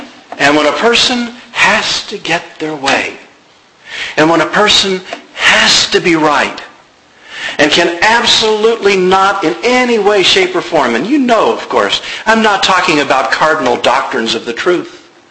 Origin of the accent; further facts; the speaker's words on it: United States; And I don't say this because I'm an American.